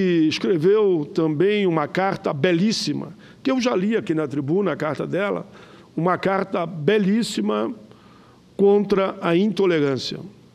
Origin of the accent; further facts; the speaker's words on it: Caxias do Sul, Rio Grande do Sul, Brazil; eu sou de Caxias do Sul, uma cidade praticamente colada à outra.